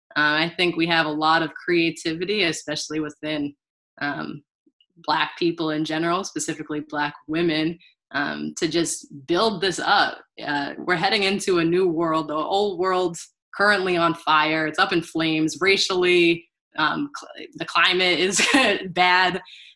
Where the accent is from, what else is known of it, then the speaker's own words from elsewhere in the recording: Worcester, Massachusetts, United States; I'm from Worcester, Mass.